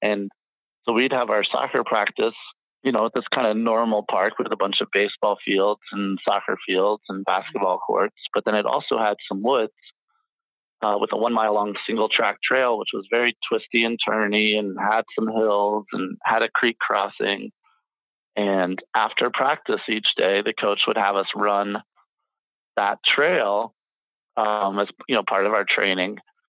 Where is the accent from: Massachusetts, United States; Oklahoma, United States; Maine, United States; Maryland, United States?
Maryland, United States; So I was born on the other side of the country. I was born in Southern Maryland, which was a long, far distance from the mountains.